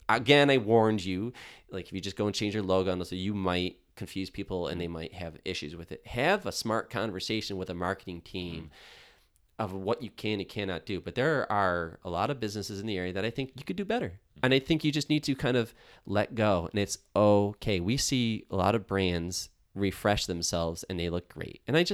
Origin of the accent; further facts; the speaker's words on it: Buffalo, New York, United States; I'm from Buffalo. I live in Buffalo. I've worked with Buffalo brands.